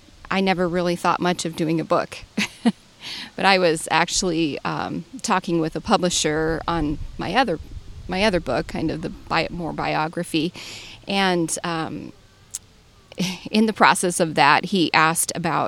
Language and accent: English; Sheridan, Wyoming, United States; also born or lived in Buffalo, United States / Nebraska, United States; I grew up in Sheridan and moved to Buffalo my eighth grade year.